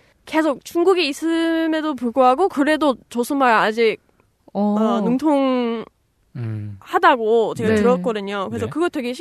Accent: United States; Korean is a second language; now in China; 좀 소음에 예민한 미국인으로서

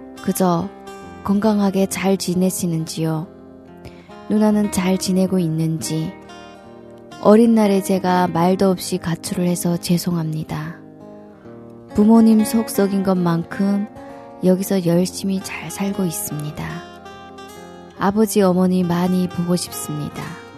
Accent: Kangwon, North Korea; moved away as an adult; 강원도에서 2001년에 탈북한 38살

